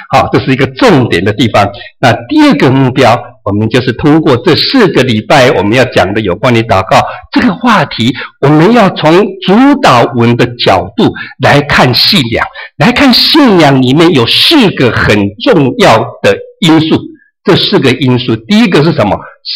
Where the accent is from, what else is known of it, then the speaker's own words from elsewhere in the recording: Taiwan; first language Taiwanese Hokkien; Chinese is a second language; 原位就是我的母语啦用母语的这个台语来背诵它